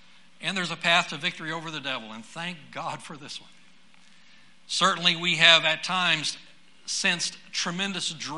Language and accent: English; Florida, United States; I grew up in South Florida